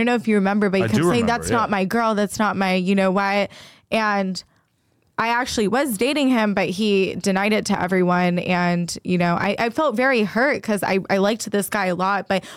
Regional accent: Clearwater, Florida, United States; I grew up in Clearwater, so it wasn't like weird.

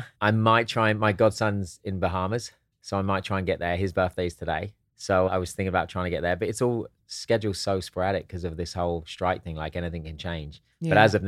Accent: Hastings, South East England, United Kingdom; So my dad's from Eastbourne. Born in Eastbourne. I was born in Hastings. They're two seaside towns next door to each other.

